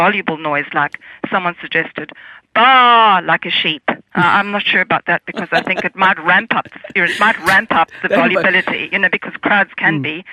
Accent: South Africa; now in Brisbane, Australia; I'm from South Africa a very long time ago.

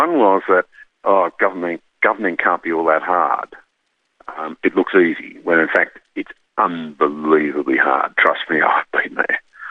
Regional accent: Australia; As an Australian, I can't believe it.

